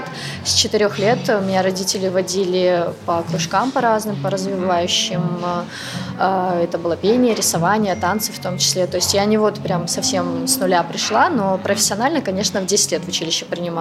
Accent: Nizhny Novgorod, Nizhny Novgorod Oblast, Russia; moved away as an adult; also born or lived in Kazakhstan; now in Minsk, Belarus; и я живу здесь 11-й год, и для меня этот город очень родным стал. То есть я родилась в Казахстане, выросла в Нижнем Новгороде, а свою осознанную жизнь самую, то есть я провела в Минске.

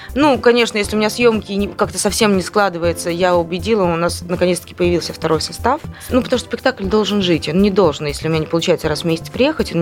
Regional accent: Belarus; я девочка из Беларуси

